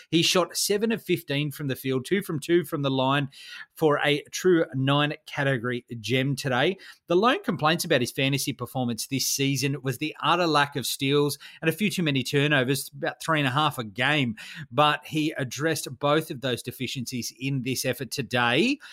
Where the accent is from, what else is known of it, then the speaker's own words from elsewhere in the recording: Australia; I should say g'day since I'm an Aussie.